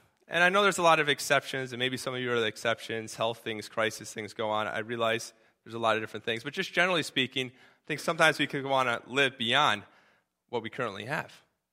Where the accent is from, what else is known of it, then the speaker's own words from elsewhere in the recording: United States; being American, I'll just speak on American terms